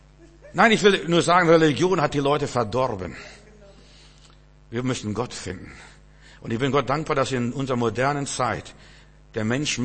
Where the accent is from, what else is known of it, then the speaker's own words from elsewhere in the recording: Bavaria, Germany; also ich bin ja in Bayern groß geworden, ich weiß, was in Bayern passiert.